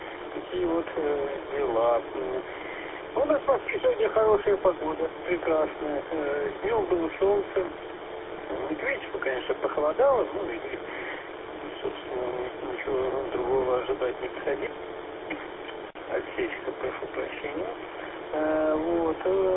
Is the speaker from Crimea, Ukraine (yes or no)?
yes; Yalta, Crimea, Ukraine; Если это так, то мы с вами земляки, я родом из Ялты. И в Евпатории бывал тоже